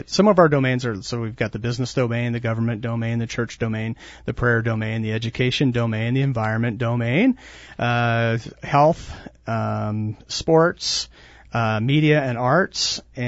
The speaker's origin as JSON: {"language": "English", "region": "Oregon", "country": "United States", "tie": "born or raised there", "said": "And growing up in Oregon, I knew which station to watch first"}